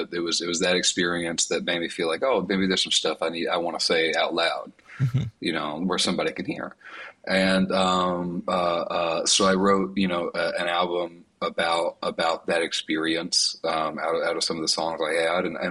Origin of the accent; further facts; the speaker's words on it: Alabama, United States; growing up in Alabama.